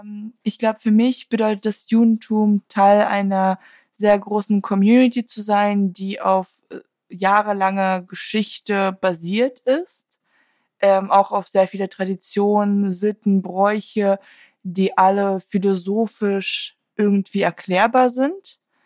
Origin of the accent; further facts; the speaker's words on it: Germany; Ich bin in Deutschland aufgewachsen, also ich bin hier im Kindergarten, zur Schule, und Studium gegangen.